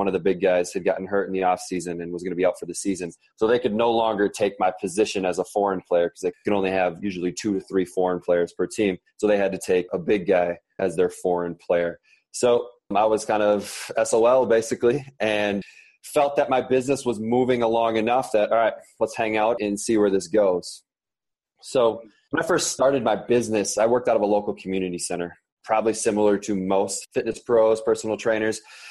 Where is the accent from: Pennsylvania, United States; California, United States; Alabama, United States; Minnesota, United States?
Minnesota, United States; Redwood Falls; I'd go home to my hometown, which is Redwood Falls, Minnesota, small farming community out in southwestern Minnesota.